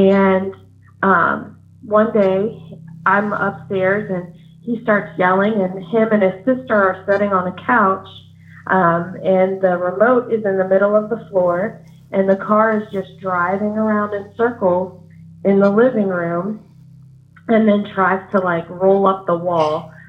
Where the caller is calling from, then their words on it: Virginia, United States; I'm calling from Virginia.